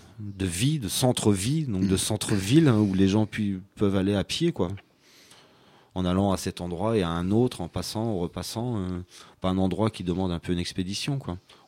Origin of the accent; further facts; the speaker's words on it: France; Nous, chez nous, en France, c'est quand même vachement plus un bar ou une salle de spectacle.